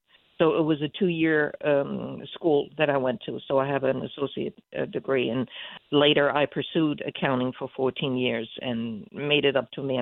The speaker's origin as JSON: {"language": "English", "town": "Fulda", "region": "Hesse", "country": "Germany", "tie": "born or raised there", "second_language": "English", "said": "I grew up in Fulda, which is in Hesse, Germany. It's between Frankfurt and Kassel."}